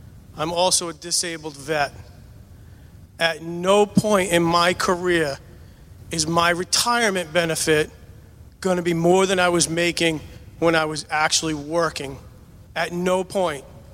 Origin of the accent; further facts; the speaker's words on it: Warwick, Rhode Island, United States; I grew up in Warwick. I went to John Brown. I went to Aldrich, and I went to Pilgrim.